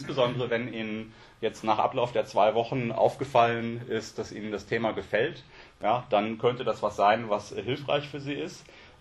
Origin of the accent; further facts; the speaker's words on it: Rhineland, Germany; now in Bavaria, Germany; Ich bin ursprünglich aus dem Rheinland, aber seit 2000 in Bayern.